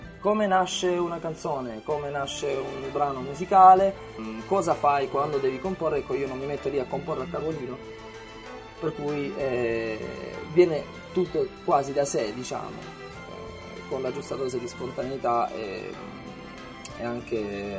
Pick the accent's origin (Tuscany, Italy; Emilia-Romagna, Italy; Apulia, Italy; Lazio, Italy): Apulia, Italy; Brindisi; Tutti e due veniamo da Brindisi, dalla Puglia